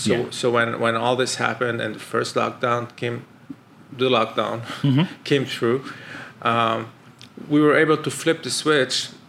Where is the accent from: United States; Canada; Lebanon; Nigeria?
Lebanon; also born or lived in France; So I grew up mostly in Lebanon.